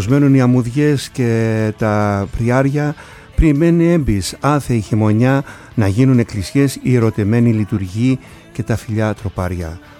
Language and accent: Greek; Kasos, South Aegean, Greece; Αναχωρώ για το νησί μου την Κάσο.